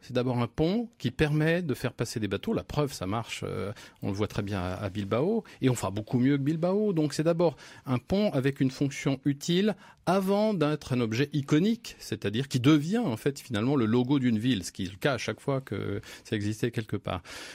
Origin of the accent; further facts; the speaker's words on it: Nantes, Pays de la Loire, France; Moi, je suis un Nantais transbordé.